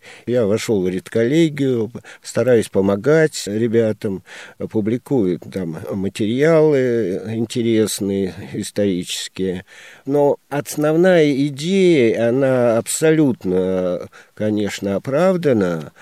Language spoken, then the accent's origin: Russian; Krasnodar Krai, Russia; Вот сам я родом из Кубани, уже где-то, ну, 5 поколений я точно знаю, прямой потомок именно линейных казаков.